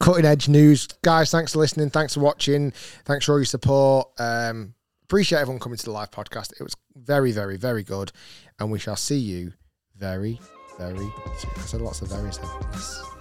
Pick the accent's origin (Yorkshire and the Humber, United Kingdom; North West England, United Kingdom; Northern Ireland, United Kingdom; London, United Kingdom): North West England, United Kingdom; Bolton; I'm from Bolton